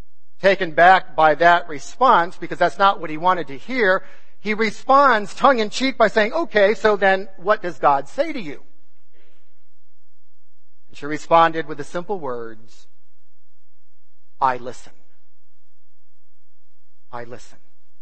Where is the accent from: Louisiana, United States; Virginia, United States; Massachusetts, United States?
Massachusetts, United States; I was awarded a 4-year full scholarship to a college in my home state of Massachusetts.